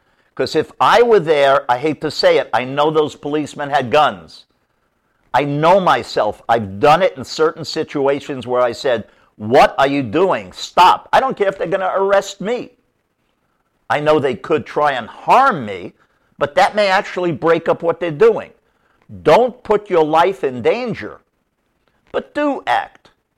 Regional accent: New York City, New York, United States; Again, I grew up in New York City. I'm a few years older than him.

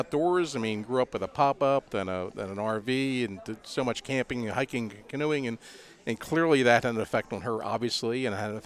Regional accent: Ellicott City, Maryland, United States; the backstory for me is I grew up in Ellicott City, and I always say I was really blessed by geography because the state park was literally a stone's throw from my backyard.

